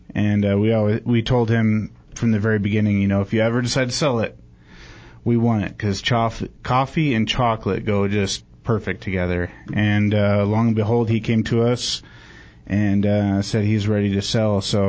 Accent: Las Vegas, Nevada, United States; now in Prescott, United States; my wife and I originally we came from Las Vegas, Nevada, and decided to uproot our family up here in wonderful Prescott.

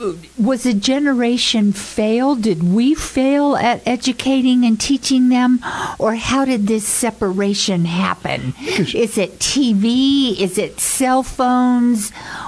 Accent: San Diego, California, United States; In California.

